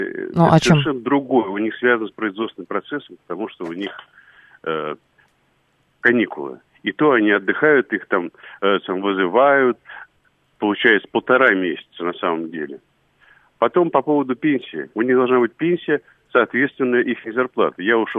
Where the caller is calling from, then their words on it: Moscow, Russia; я из Москвы, на пенсии недавно, вот генеральный директор фирмы был.